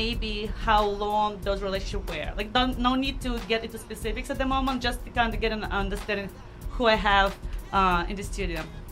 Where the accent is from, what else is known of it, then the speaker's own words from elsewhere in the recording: Russia; I'm wearing a fur today because, you know, I'm from Eastern Europe and Russian women are supposed to wear fur.